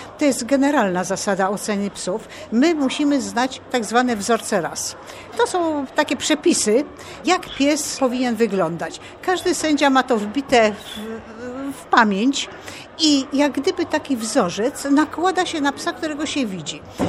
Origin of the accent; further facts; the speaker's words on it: Bydgoszcz, Kuyavian-Pomeranian Voivodeship, Poland; jestem z Bydgoszczy, jestem sędzią międzynarodowym, no kilku grup FCI.